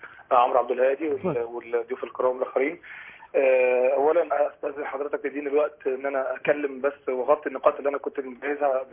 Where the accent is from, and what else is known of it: Egypt